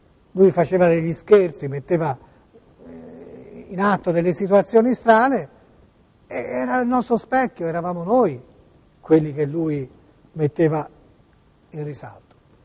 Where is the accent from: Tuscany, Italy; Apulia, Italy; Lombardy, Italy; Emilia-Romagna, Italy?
Tuscany, Italy; ormai il sondazzo nasce perché sono toscano, perché sono burlone, perché io sia sempre una persona serissima, che pensa a cose serie e anche basilari, importanti, profonde. Però c'è in noi toscani, c'è questa voglia di pigliare per il culo, che ragazzi.